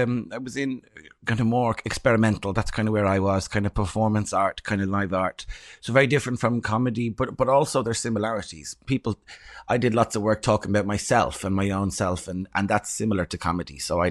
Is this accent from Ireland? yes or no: yes; Ireland; moved away; being Irish coming here, I kind of feel like we have a bit of there's an inferiority complex for Irish people sometimes.